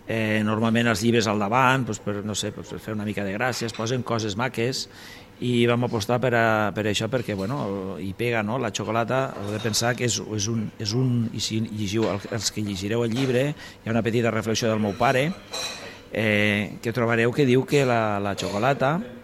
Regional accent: Catalonia, Spain; com a catalans que som, tenim que guardar les tradicions

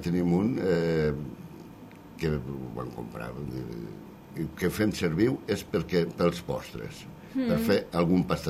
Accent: Rasquera, Catalonia, Spain; born there; Jo vaig néixer a Rasquera, vaig fer uns estudis al seminari

